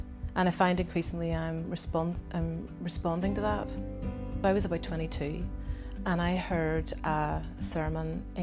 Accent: Ballymena, Northern Ireland, United Kingdom; also born or lived in Derry; I am a child of the manse. I grew up in Ballymena and in Derry.

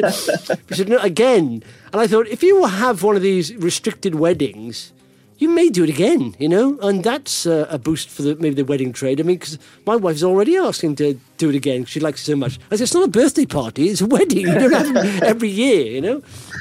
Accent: Wales, United Kingdom; I also watch, because I'm Welsh, this young Welsh and successful as young business people

